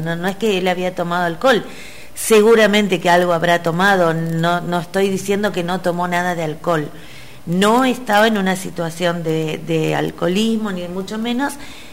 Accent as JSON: {"language": "Spanish", "region": "Santa Fe", "country": "Argentina", "said": "mi esposo Claudio, somos de Santa Fe."}